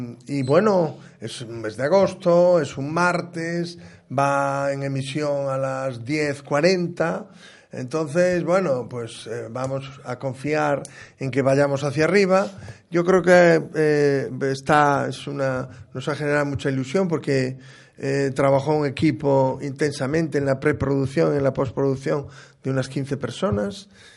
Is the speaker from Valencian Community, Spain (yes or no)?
no; Ferrol, Galicia, Spain; Yo soy de Ferrol